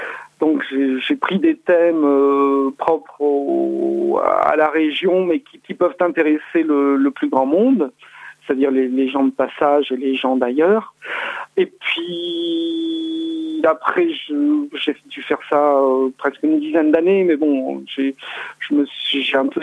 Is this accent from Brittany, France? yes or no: no; Perpignan, Occitanie, France; je venais de Perpignan, je ne suis pas catalan, mais j'ai passé mon adolescence à Perpignan, et j'ai un certain attachement à cette région.